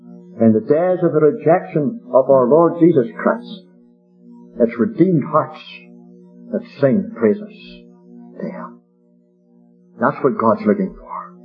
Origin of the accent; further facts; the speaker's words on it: Ireland; I could see maybe, a dozen Irish men or maybe 20 from my home country.